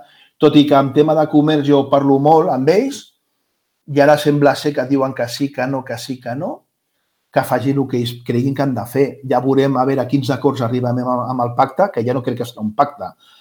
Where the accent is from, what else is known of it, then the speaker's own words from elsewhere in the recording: Barcelona, Catalonia, Spain; jo soc del barri del Poble Sec